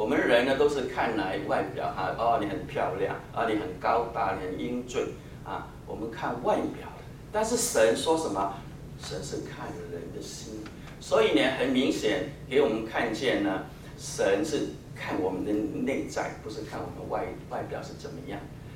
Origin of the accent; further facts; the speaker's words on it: Guangdong, China; accent: Cantonese; 我们广东话是拉仔呀，拉心肝呢